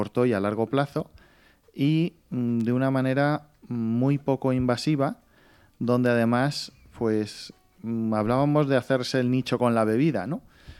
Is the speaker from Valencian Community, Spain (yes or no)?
yes; Valencian Community, Spain; Soy el único valenciano, eso seguro.